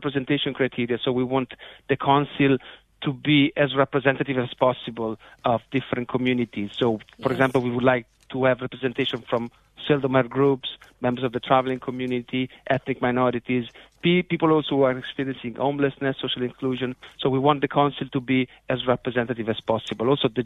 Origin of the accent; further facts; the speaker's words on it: Italy; English is a second language; moved away as an adult; now in Galway, Ireland; So first of all … I am originally from Italy, and I've lived for the last 11 years in Galway